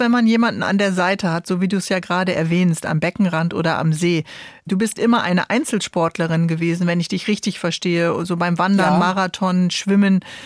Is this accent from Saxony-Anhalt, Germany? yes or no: no; Hesse, Germany; Als Hessin halte ich jetzt mal dagegen.